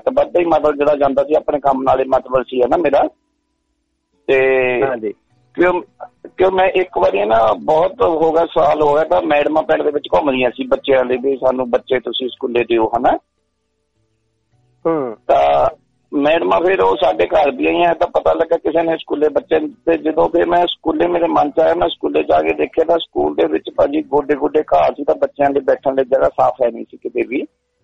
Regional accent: Chak Des Raj, Punjab, India; ਮੇਰਾ ਪਿੰਡ ਭਾਜੀ ਹੈਗਾ ਚੱਕ ਦੇਸ ਰਾਜ ਡਿਸਟ੍ਰਿਕਟ ਜਲੰਧਰ ਤੇ ਬੜੇ ਪਿੰਡ ਦੇ ਲਾਗੇ ਆ ਤਹਿਸੀਲ ਫਲੌਰ

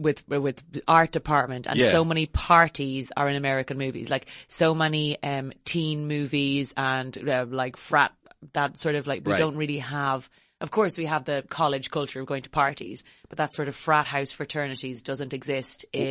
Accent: Ireland; My young man. I am actually Irish, yes. And so when one comes to another country, one spots the little intricacies of a place.

